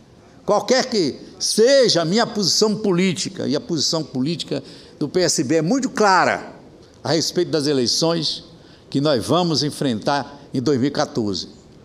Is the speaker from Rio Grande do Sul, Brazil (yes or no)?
no; Simão Dias, Sergipe, Brazil; na cidade de Simão Dias, que é minha terra natal, e da qual eu fui prefeito